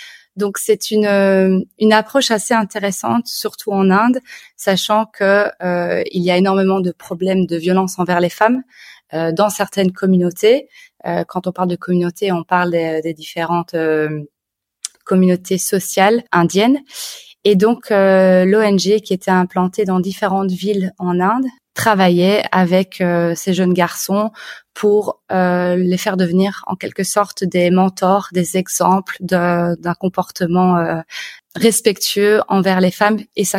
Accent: Belgium; je viens de Belgique, j'habite à Bruxelles.

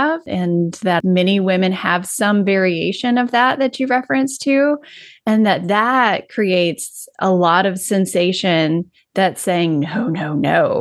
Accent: the South, United States; And I'm from the South. I like to say I'm a recovering Southern Belle.

